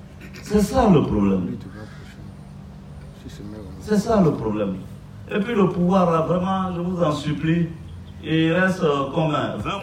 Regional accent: Ferkessédougou, Savanes, Côte d’Ivoire; Moi, je suis du Nord. Je revendique Ferke.

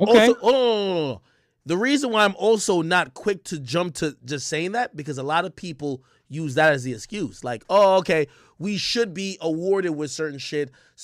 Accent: Jamaica; born there; I was born in Jamaica, you know what I mean, which is Jamaica's a colony of, you know, the UK.

